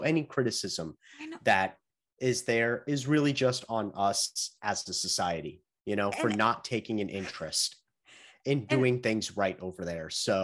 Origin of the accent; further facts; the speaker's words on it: United States; I occupy a unique position here as an American Muslim who has seen a lot of the world